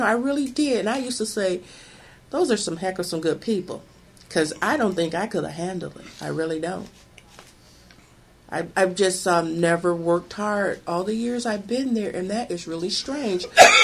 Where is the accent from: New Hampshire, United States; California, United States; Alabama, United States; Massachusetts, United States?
Alabama, United States; Birmingham; moved away as an adult; now in Lansing, United States; Birmingham, Alabama.